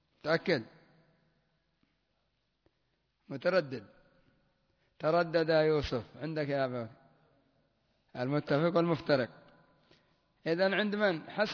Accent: Yemen; لا سيما في المناطق الجبلية عندنا في اليمن، لعلى يقولون محمد، وهناك يقول محمد

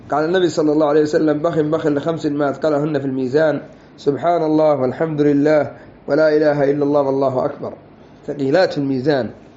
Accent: Yemen; وكل هذه الأسماء موجودة عندنا في اليمن

